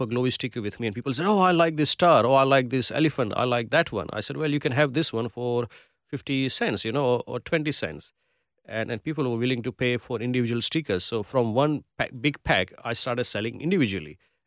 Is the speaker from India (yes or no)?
yes; Gujarat, India; I think I come from Gujarat, which is a Gujarati community